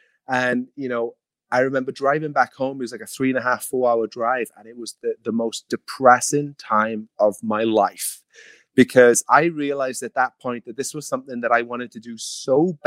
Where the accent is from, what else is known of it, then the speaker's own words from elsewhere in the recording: Wales, United Kingdom; I'm Welsh, right? So a tan for me is not really going to happen.